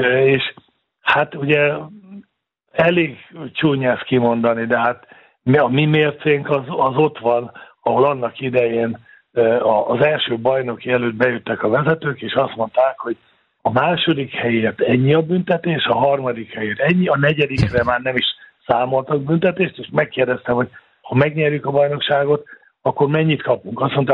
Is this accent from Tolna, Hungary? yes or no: no; Szabolcs-Szatmár-Bereg, Hungary; born there; hát én vidéki vagyok, Nyíregyháza mellett születtem